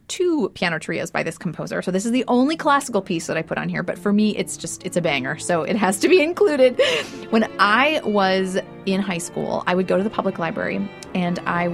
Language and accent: English; Minneapolis, Minnesota, United States; I grew up in Minneapolis, so there was a lake very close to where I grew up